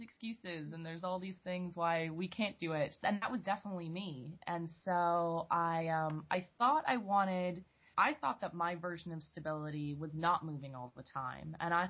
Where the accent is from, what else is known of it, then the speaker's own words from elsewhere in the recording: Rocky Mountains, Canada; also born or lived in Ontario; I moved back to Canada as, you know, still a pretty young kid, and we lived across Canada. I grew up in the Rocky Mountains, and then we came to Ontario, which was amazing and different and very strange every time we'd move.